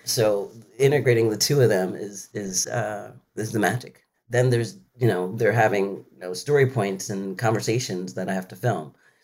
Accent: Philadelphia, Pennsylvania, United States; he's from Philly and I'm from Philly. His sister went to the same high school that I went

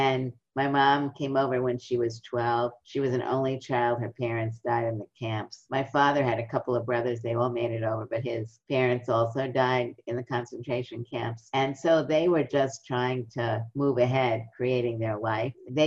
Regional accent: Brooklyn, New York, United States; And in the neighborhood that we lived in, I grew up in Brooklyn.

